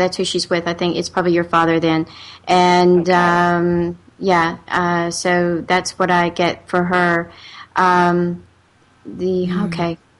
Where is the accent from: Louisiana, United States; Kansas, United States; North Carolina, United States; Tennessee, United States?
North Carolina, United States; Hey, y'all. I'm from North Carolina.